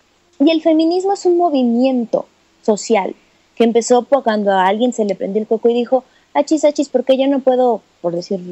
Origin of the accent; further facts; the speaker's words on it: Mexico; born there; quienes al menos nacimos en México y en varias partes del mundo